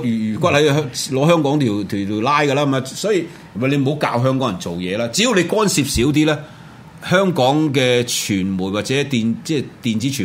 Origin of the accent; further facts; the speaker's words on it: China; 但係我哋中國人係將個日軍撕開啊嘛，撕爛啊嘛。